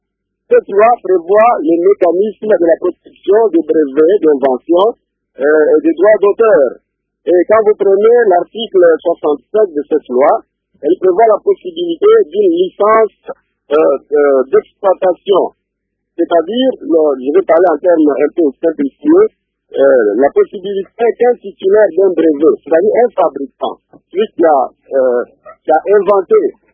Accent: DR Congo; Chez nous, au Congo, en République démocratique du Congo

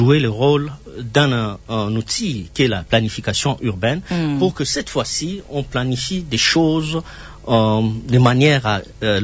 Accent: Kinshasa, DR Congo; à l'époque, moi j'étais encore trop jeune, je suis natif de Kinshasa

